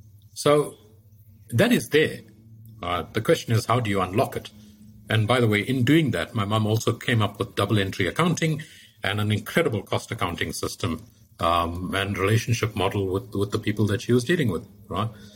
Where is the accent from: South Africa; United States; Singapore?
South Africa; It's a duty as a South African, you know, to help President Ramaphosa generate his 100 billion.